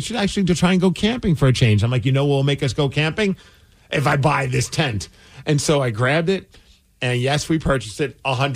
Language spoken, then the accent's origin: English; Puyallup, Washington, United States; it's going to be in my hometown in Puyallup, Washington